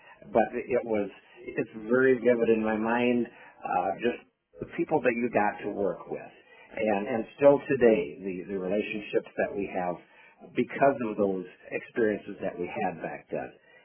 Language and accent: English; Vermillion, South Dakota, United States; I am from Vermilion, South Dakota, and currently serve as the Executive Director for the South Dakota Soybean Checkoff